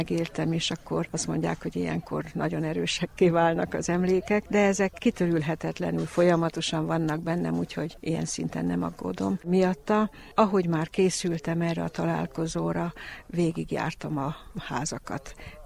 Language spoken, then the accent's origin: Hungarian; Bözödújfalu, Mureș County, Romania; now in Miercurea Ciuc, Romania; Most jelenleg Csíkszeredában élek, de a szülőfalum Bezödújfalu.